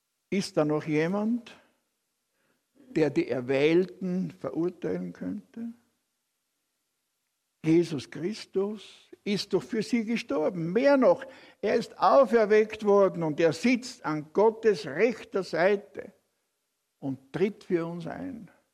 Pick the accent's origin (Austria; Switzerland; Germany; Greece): Austria; So werde ich als Österreicher sowieso kaum mit dem amerikanischen Präsidenten sprechen können.